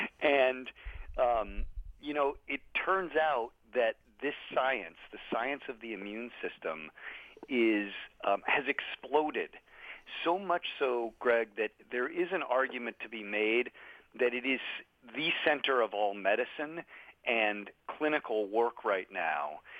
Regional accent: Colorado, United States; we grew up in Colorado

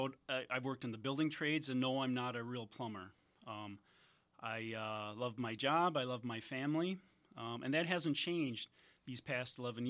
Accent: Marshfield, Wisconsin, United States; I was born and raised in Marshfield, Wisconsin, right in the center of the state, ninth of 12 children, fifth generation Wisconsinite.

